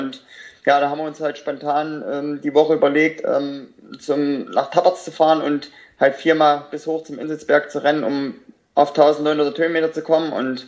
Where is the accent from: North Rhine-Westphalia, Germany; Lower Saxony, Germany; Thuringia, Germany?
Thuringia, Germany; Döllstädt; Ich komme ja ursprünglich aus Dölstedt